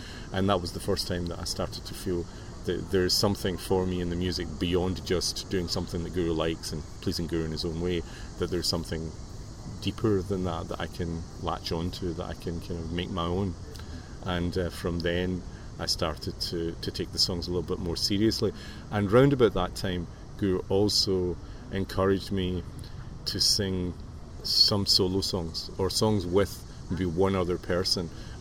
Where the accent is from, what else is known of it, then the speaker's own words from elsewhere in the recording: Glasgow, Scotland, United Kingdom; I come from Glasgow, in Scotland.